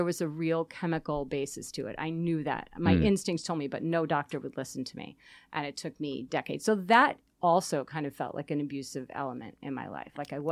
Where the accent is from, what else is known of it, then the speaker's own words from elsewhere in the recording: Hamilton, New York, United States; Hamilton, New York.